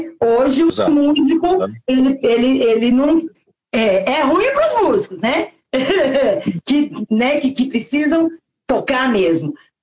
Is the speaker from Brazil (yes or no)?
yes; Barreiro, Brazil; Eu sou nascida e criada no Barreiro. E realmente é pé vermelho.